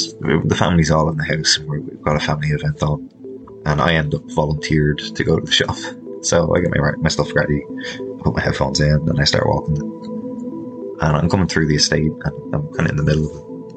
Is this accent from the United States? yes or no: no; Ireland; I'm from Ireland.